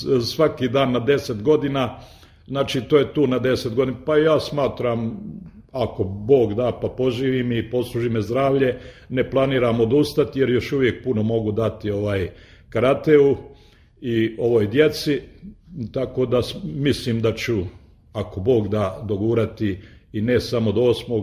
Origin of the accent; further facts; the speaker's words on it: Velika Kladuša, Federation of Bosnia and Herzegovina, Bosnia & Herzegovina; Takva je situacija ne samo kod nas u Kladuši, nego i u cijeloj državi, da mladi ne vide ovdje neku perspektivu za neku bolju budućnost, pa nam odoše vani.